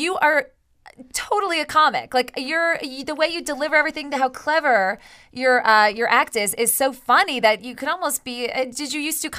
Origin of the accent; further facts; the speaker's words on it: Ohio, United States; Right next to Ohio, where I'm from.